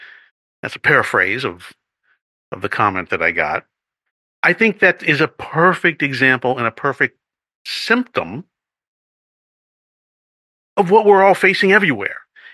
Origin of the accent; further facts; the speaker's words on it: United States; I grew up in America, so there's some components of this being a Christian society.